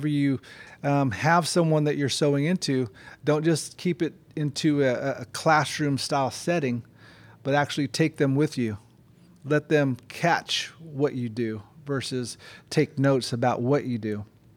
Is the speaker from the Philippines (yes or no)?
yes; Philippines; Even I grew up in the Philippines, but I grew up on the United States Air Base, Clark Air Base, which is very American.